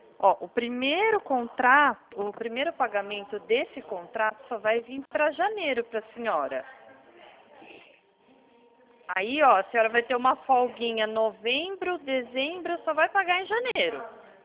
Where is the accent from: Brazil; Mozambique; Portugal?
Brazil; Piracaia, São Paulo; accent: caipira; Eu sou do interior de São Paulo.